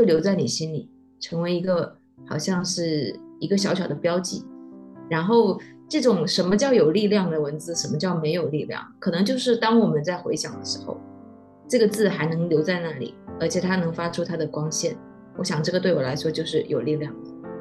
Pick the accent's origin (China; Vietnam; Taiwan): China; Xiamen, Fujian; born there; 因为我是在鼓浪屿上出生的嘛，然后就会很多时候在那种巷子里